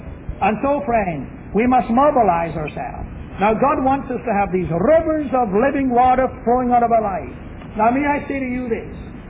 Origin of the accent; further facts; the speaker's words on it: Scotland, United Kingdom; You see, I'm a Scotsman. And I don't fight to be a Scotsman.